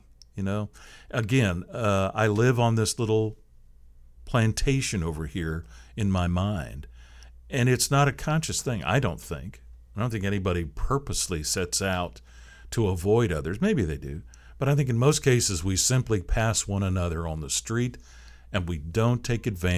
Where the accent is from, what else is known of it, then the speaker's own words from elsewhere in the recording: Seattle, Washington, United States; I grew up in the Seattle area.